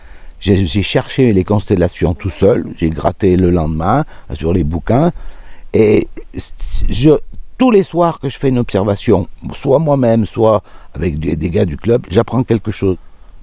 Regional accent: Saint-Étienne, Auvergne-Rhône-Alpes, France; Je suis né à Saint-Étienne. Et j'ai vécu 20 ans à Saint-Étienne avec mes parents.

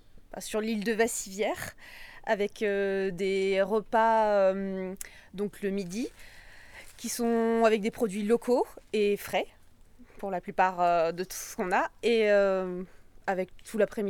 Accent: Lille, Hauts-de-France, France; je viens de Lille et je suis venue faire la saison ici pour les 2 mois d'été.

